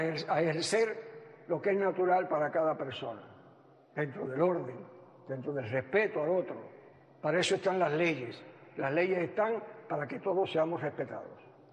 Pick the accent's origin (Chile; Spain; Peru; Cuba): Cuba; Y como cubanos que todos nacimos en esta tierra, todos tenemos dignidad y derechos.